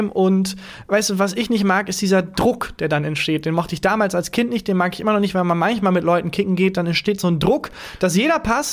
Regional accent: North Rhine-Westphalia, Germany; Ich komme ja aus der Nähe aus Bielefeld.

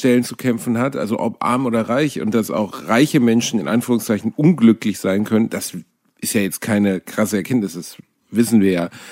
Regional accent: Gelsenkirchen, North Rhine-Westphalia, Germany; ich komme aus Gelsenkirchen-Rotthausen

